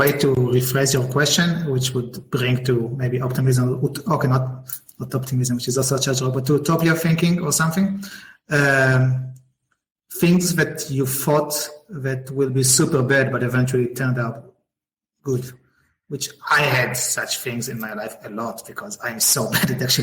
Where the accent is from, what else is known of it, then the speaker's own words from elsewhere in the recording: Tel Aviv, Tel Aviv District, Israel; And this was, ICQ came from Tel Aviv and I'm from Tel Aviv